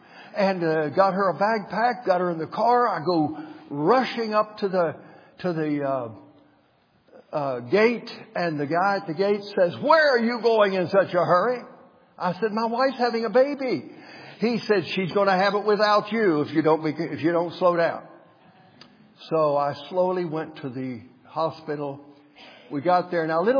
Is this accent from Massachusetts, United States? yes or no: no; West Virginia, United States; I had driven all the way back to my home state of West Virginia.